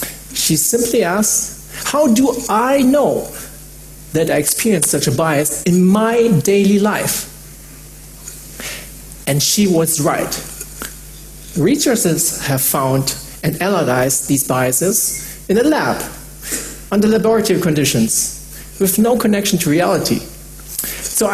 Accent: Munich, Bavaria, Germany; I'm 43 years old and I was born here in Munich and I grew up here in Germany.

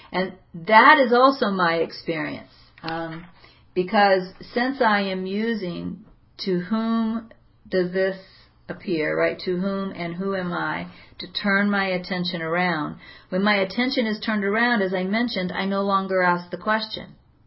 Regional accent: United States; And actually I say the V because I'm an American.

